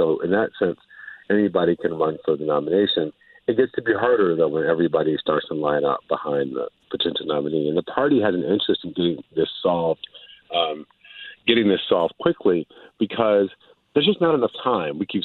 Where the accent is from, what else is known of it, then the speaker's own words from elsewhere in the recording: Michigan, United States; Gretchen Whitmer. I mean, she's absolutely my favorite governor in the country, not just because she's my home state governor